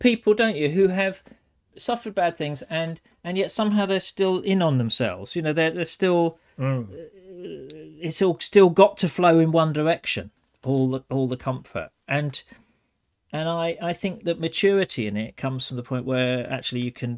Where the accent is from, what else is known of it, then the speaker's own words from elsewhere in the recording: England, United Kingdom; One, just I'm English and you have it built into the DNA.